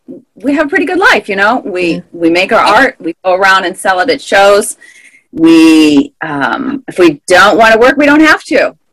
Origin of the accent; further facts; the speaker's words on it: Carmel, Indiana, United States; also born or lived in Illinois; now in Bloomington, United States; Well, I was born in Illinois, but I moved to Carmel, Indiana when I was quite young, and I went to high school there.